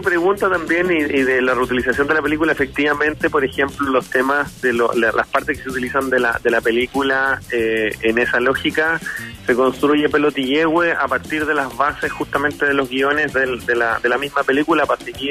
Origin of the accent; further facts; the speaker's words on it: Chile; eso en el fondo lo hace no enorgullece en el fondo como chileno, considerando que es un personaje nacido acá.